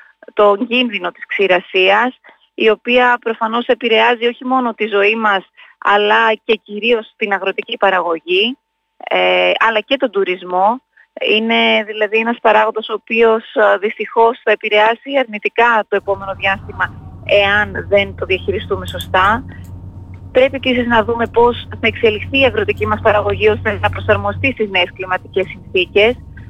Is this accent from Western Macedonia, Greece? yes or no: yes; Kozani, Western Macedonia, Greece; όλα τα παιδικά, τα καλοκαίρια μου είναι η Κρήτη. Στη συνέχεια μεγάλωσα στην Βόρεια Ελλάδα, στην Κοζάνη.